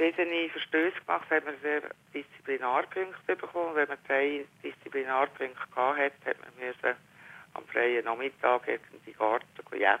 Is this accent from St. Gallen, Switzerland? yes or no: no; Aargau, Switzerland; Also ich habe heute eigentlich als Aargauerin